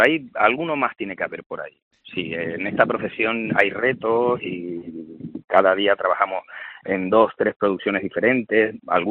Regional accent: Canary Islands, Spain; accent: Canarian; yo tengo acento canario en mi vida diaria, en mi vida privada, tengo acento canario que no se refleja en mis trabajos

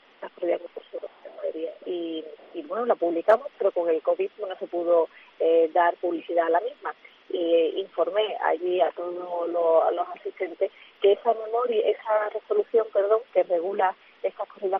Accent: Jerez de la Frontera, Andalusia, Spain; lo hemos hecho en Jerez, mi tierra

